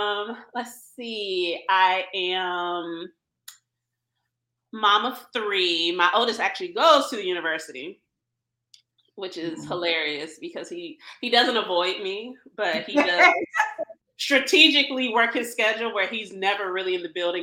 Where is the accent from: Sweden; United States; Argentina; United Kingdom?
United States; Detroit, Michigan; now in Maryland, United States; So I always have to let people know I am from Detroit, born and raised.